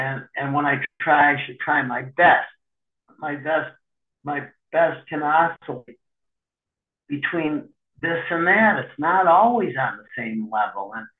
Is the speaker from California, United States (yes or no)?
no; Youngstown, Ohio, United States; there was a meeting right in my hometown in Youngstown at 10 a.m.